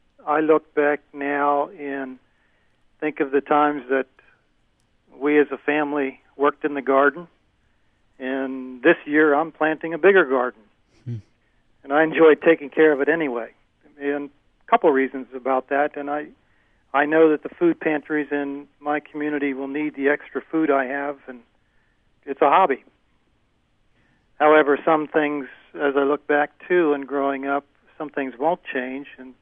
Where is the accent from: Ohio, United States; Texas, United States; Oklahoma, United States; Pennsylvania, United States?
Pennsylvania, United States; Why did we come all the way from Pennsylvania to help them? I responded that back home, our economy is not doing well either.